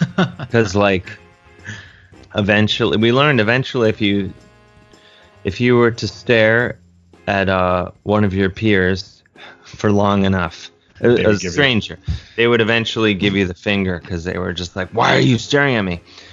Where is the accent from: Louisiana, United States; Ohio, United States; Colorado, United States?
Ohio, United States; Cleveland; when I was a pretty young thing, growing up in Cleveland, Ohio, there was this street called Mayfield Road